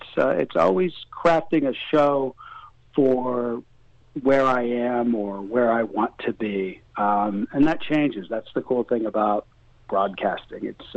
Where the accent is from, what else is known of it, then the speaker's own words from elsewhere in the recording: New Martinsville, West Virginia, United States; now in Los Angeles, United States; that I went to West Liberty, that I grew up in New Martinsville, West Virginia, and I understand the values of people that live in the Ohio Valley.